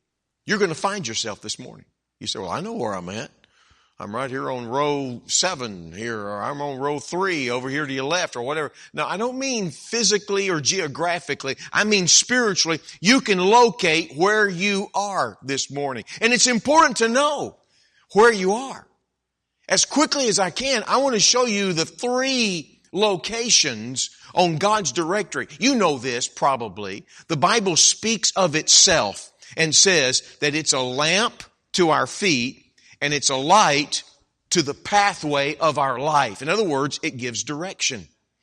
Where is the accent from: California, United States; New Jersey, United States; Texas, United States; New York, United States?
Texas, United States; Dallas; I grew up in Dallas and in that area. And that's been home when I was a kid.